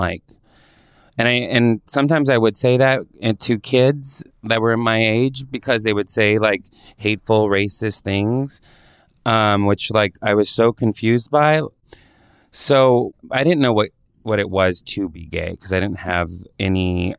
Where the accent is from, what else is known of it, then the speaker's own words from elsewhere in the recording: Visalia, California, United States; also born or lived in San Francisco Bay Area; I'm from Visalia, California. Well, originally from San Francisco and Oakland Bay Area. And then like around 12, 13, we moved to Central California, which was a big culture shock